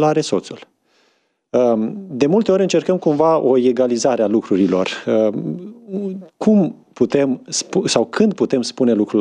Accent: Romania; spunem noi ca și români că suntem un popor de 2000 de ani

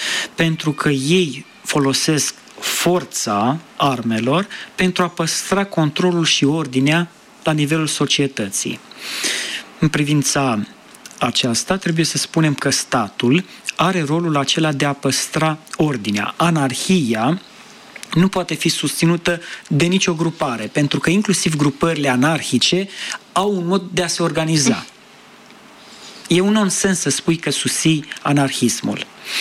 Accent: Romania; sunt turist, sunt din România

